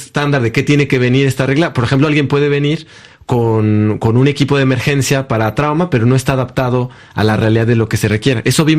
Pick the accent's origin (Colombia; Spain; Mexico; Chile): Mexico; En mi imaginario como mexicano era